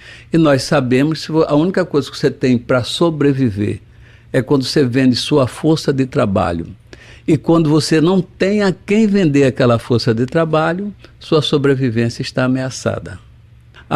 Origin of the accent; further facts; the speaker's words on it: Olinda, Pernambuco, Brazil; eu, na verdade, nasci em Beberibe, Olinda, ali por trás da igreja de Beberibe, Olinda. Depois moramos aqui em Salgadinho